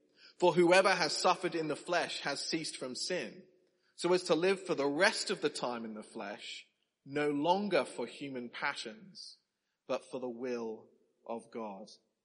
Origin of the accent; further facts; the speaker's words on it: Australia; now in England, United Kingdom; You might be able to tell I'm not from England. And something that I discovered very quickly was some of the differences in culture coming here. In Australia, we stand on the left side of the escalator.